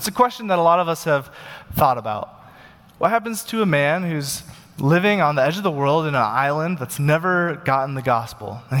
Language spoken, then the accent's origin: English; Uganda; now in United States; I grew up as a missionary kid, and I loved my experience as a missionary kid. I cherished growing up in Uganda. And in fact, when we moved to the U.S., I didn't want to move to the U.S.